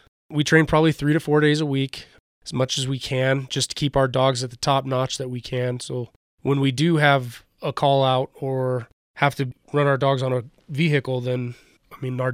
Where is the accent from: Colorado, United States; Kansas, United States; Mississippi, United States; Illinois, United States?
Colorado, United States; Monte Vista; I'm originally from Monta Vista.